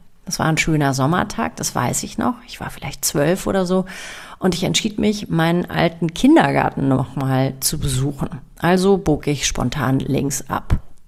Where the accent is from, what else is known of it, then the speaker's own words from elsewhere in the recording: Northern Germany, Germany; Ich bin als Kind im Norden aufgewachsen, das wisst ihr vielleicht, mit ganz vielen Fahrradwegen und anderen Gleichgesinnten auf der Straße.